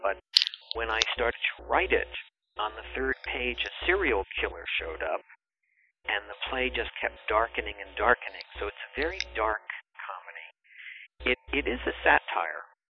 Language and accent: English; New Jersey, United States; I grew up in New Jersey, and my parents, like a few times a year, would take me to see Broadway shows.